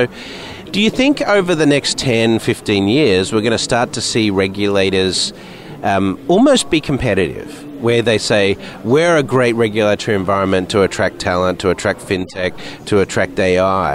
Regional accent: Sydney, New South Wales, Australia; accent: Australian; moved away as an adult; now in United States; not quite Australian anymore because I've been offshore for 20 years. But it takes me about 2 days and my accent already starts to come back, Because when I'm in the US, I have this sort of international English. But when I come to Sydney, of course, I hear the Australian.

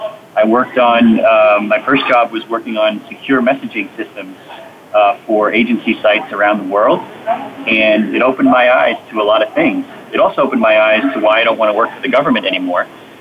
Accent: United States; I'm an American and I love America

